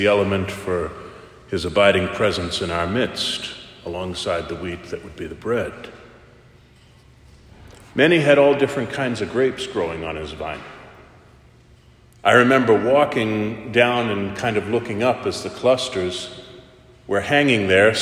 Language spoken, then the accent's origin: English; Taunton, Massachusetts, United States; I grew up in Taunton.